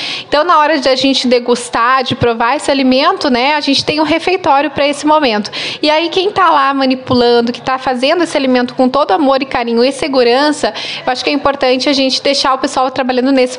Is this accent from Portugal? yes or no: no; Passo Fundo, Rio Grande do Sul, Brazil; Eu aqui, que também sou aqui de pertinho, que sou de Passo Fundo.